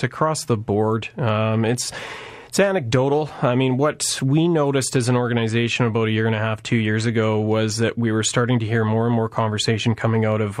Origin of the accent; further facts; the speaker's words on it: Vancouver, British Columbia, Canada; moved away as an adult; I'm a transplant, so I've been here 6.5 years. I was born and raised in Vancouver. I was a third-generation Vancouverite